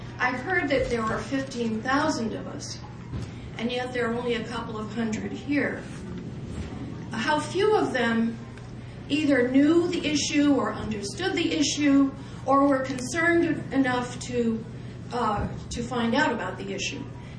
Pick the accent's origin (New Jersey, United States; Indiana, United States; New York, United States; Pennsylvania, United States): New York, United States; I'm from New York, and I'm active in NISPA.